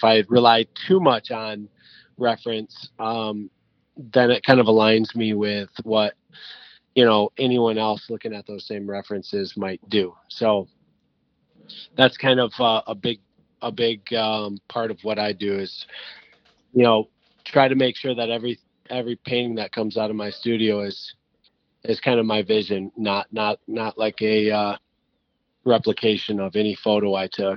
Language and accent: English; Michigan, United States; We grew up on Millhouse Bayou, a little bayou that feeds into the Grand River, which is Michigan's biggest river.